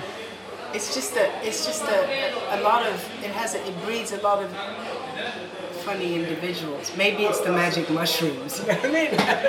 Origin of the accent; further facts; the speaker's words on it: southern Sweden, Sweden; also born or lived in New York, United States; I grew up between Sweden and really in the countryside in southern Sweden and New York.